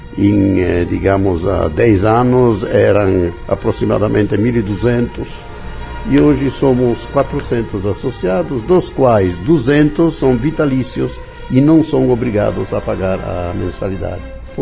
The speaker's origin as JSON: {"language": "Portuguese", "town": "Tolentino", "region": "Marche", "country": "Italy", "said": "Sou de uma cidade que se chama Tolentino, província de Macerata, na região das Marcas ou Marche."}